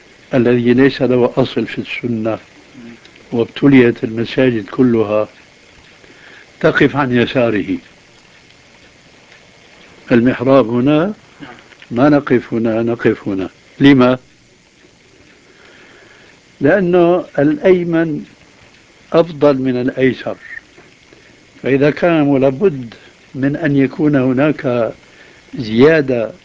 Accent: Syria; كما يقال عندنا في سوريا

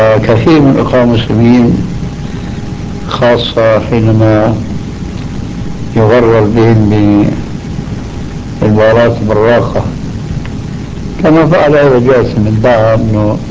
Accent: Syria; عندنا في سوريا

